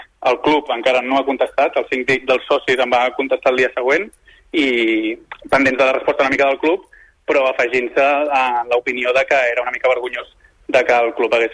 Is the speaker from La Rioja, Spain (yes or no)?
no; Barcelona, Catalonia, Spain; De Barcelona.